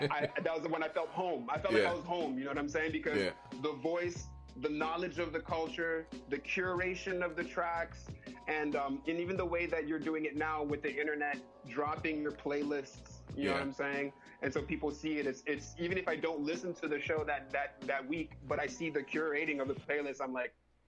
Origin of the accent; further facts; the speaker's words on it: Washington, District of Columbia, United States; I grew up in Washington, D.C.